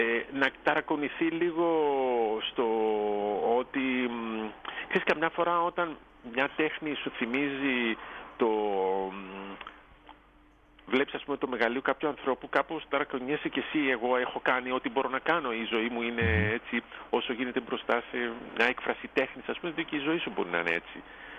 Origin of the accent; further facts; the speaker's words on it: Greece; Εγώ δεν είμαι ένας Αμερικάνος τζαζίστας, είμαι ένας Έλληνας.